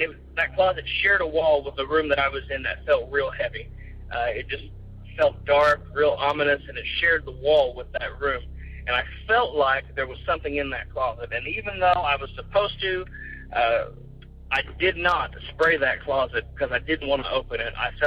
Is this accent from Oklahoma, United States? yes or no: yes; Oklahoma, United States; I'm from Oklahoma. I'm 26 years old.